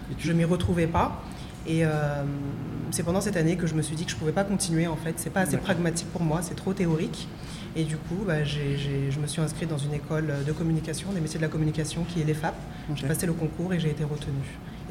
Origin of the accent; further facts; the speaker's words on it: Paris, Île-de-France, France; moi je suis née à Paris, j'ai grandi à Paris, et ensuite en région parisienne, et donc j'ai grandi dans un environnement assez préservé.